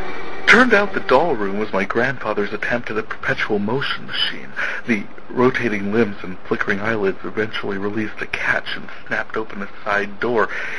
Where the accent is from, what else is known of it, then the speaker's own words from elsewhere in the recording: North Dakota, United States; I am from North Dakota